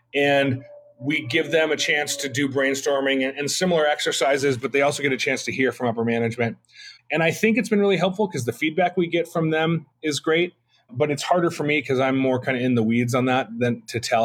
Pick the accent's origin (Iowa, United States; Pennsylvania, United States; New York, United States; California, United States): California, United States; I got lucky as a young person growing up in California